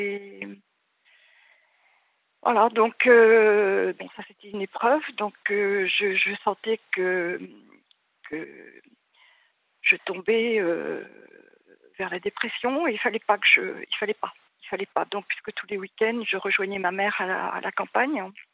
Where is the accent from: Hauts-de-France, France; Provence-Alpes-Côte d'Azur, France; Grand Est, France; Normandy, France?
Normandy, France; moved away; also born or lived in Paris; Et j'étais très heureuse à Paris, et pour être auprès de ma mère, qui était en Normandie, où j'ai grandi, à la campagne.